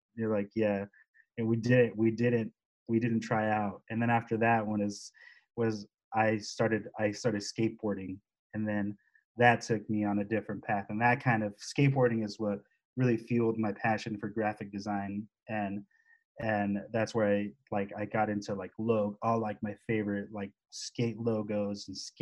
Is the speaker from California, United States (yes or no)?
yes; Carson, California, United States; also born or lived in Compton; Well, I was born in Compton, and I grew up in Carson, which is literally like the next town over.